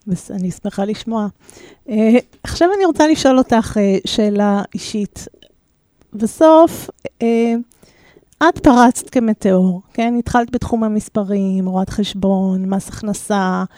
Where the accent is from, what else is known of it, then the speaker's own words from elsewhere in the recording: Rishon LeZion, Central District, Israel; אני רוצה להגיד לך שגם אני, שגדלתי בראשון, באמת לא ראיתי את הפערים